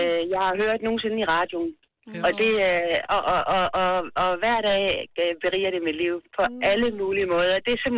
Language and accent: Danish; Region of Southern Denmark, Denmark; now in Smørum, Denmark; Jeg kommer fra Smørum, men er oprindelig fra Fyn.